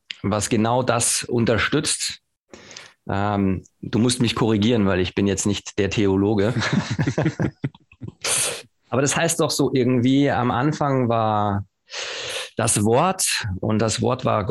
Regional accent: France; now in Germany; Und da habe ich Bundesliga in Frankreich gespielt, da wo ich aufgewachsen bin. In Deutschland, als ich in 95 nach Deutschland kam.

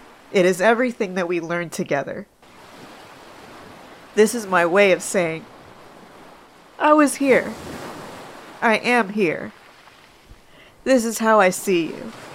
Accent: Manitoba, Canada; now in Toronto, Canada; Growing up in Manitoba, I dreamt of going to Montreal and studying music there.

